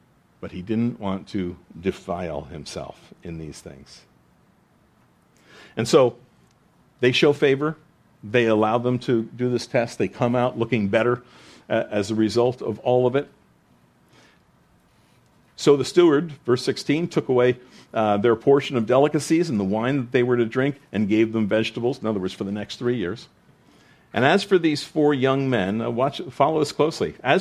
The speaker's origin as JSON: {"language": "English", "country": "United States", "said": "And those of us, because we're Christian Americans, we like to play, I do, I like to play my rights as an American"}